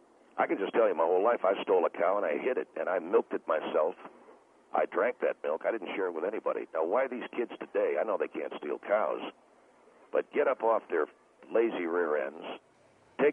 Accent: Mobile, Alabama, United States; Okay, I'm from Alabama, too. That's my home. I don't know what, I'm from Mobile, Alabama.

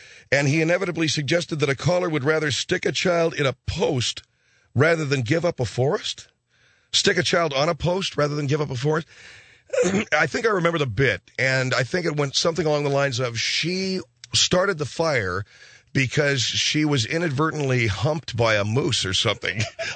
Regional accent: Arcadia, California, United States; I wouldn't ask you to travel anywhere were it not for me being in my little hometown of Arcadia, California.

